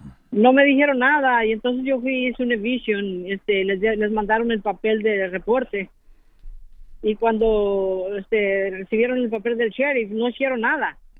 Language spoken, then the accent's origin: Spanish; Texas, United States; now in Bakersfield, United States; Yo soy ciudadano americano, yo soy del estado de Texas.